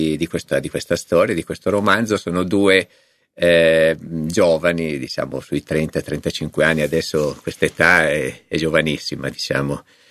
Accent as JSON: {"language": "Italian", "town": "Varese", "region": "Lombardy", "country": "Italy", "said": "visto che io sono varesino doc e conosco bene queste terre e non bene la pianura?"}